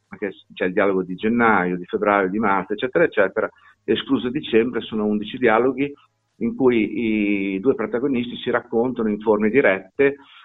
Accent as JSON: {"language": "Italian", "town": "Modena", "region": "Emilia-Romagna", "country": "Italy", "accent": "Emilian", "said": "Mi scuso per la cantilena emiliana, ma sono di Modena, non ci posso fare assolutamente nulla."}